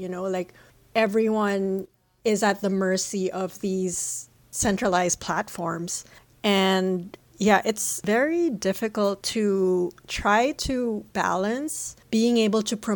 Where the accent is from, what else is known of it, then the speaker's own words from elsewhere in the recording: Philippines; moved away; As a Filipino immigrant myself